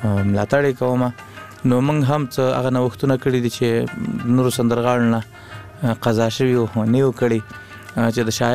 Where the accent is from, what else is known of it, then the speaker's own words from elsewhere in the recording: Laghman, Afghanistan; also born or lived in Kunduz; زموږ اصلا د لغمان ولایت یو بیا تلی کندوز ته د ناقلونو په دوره کې